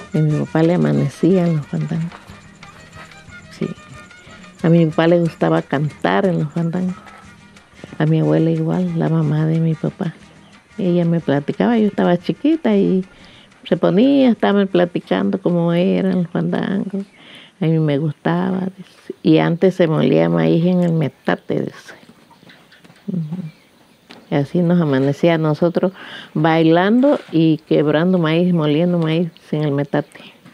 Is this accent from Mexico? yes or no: yes; Tututepec, Mexico; contenta de ser de Tututepec. Me siento orgullosa, me siento feliz de mi pueblo, porque pues aquí nací, aquí crecí, aquí hice mi vida con mis hijos.